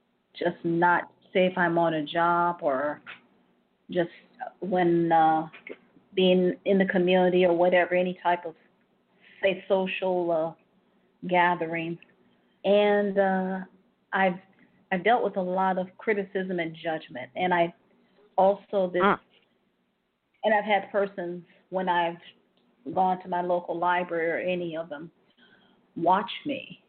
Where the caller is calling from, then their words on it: Ohio, United States; I'm calling from Ohio.